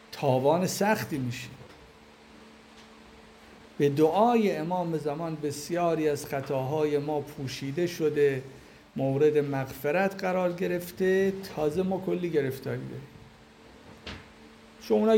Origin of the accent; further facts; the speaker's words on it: Iran; ما ایرانیم جلتر بریم